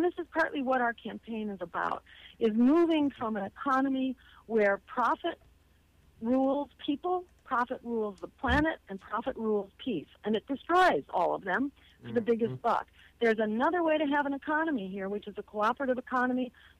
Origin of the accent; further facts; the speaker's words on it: Massachusetts, United States; in my home state, for example, in Massachusetts